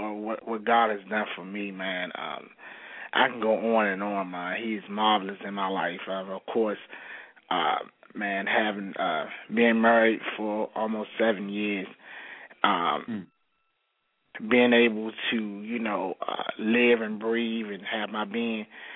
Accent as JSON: {"language": "English", "town": "Washington", "region": "District of Columbia", "country": "United States", "said": "But I'm from Washington, D.C., and I'm a national recording artist."}